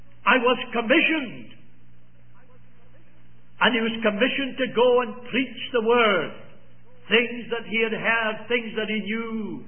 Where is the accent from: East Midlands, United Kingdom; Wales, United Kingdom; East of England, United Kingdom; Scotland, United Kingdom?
Scotland, United Kingdom; I said to him, being a Scotsman, I'll answer your question by asking another one.